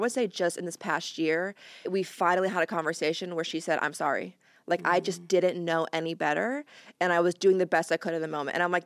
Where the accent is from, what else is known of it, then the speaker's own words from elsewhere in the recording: Missouri, United States; Yeah, so I grew up in Missouri, just like a typical Midwest